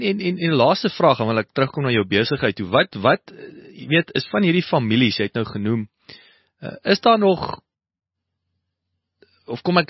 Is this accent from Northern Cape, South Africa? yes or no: yes; Kenhardt, Northern Cape, South Africa; born there; ek is nou op Kenhardt gebore, en ek gaan wys nou my kinders waar Kenhardt is